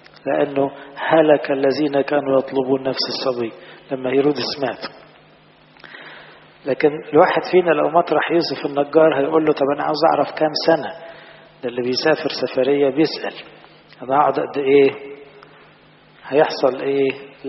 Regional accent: Egypt; وإحنا كمصريين بنعتز بهذا الإصحاح في الكتاب لأنه إصحاح خاص ببلادنا

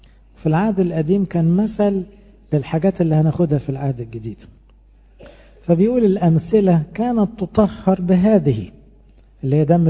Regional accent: Egypt; احنا كمصريين بالتقليد عارفين

